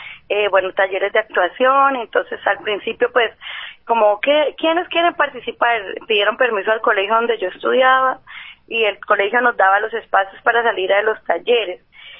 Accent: Tunja, Boyacá, Colombia; also born or lived in Yopal / Puerto López / Cumaral; Pues después me crié un poco en Tunja, así como para que sepas más o menos de dónde vienen todas mis raíces.

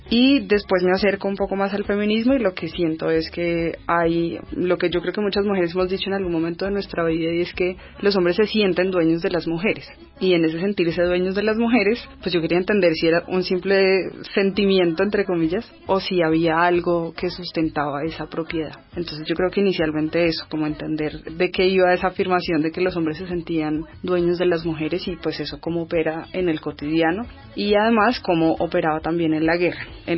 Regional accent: Bogotá, Colombia; born there; yo no soy una mujer afrodescendiente, y segundo, que yo nací en Bogotá en unas condiciones socioeconómicas particulares

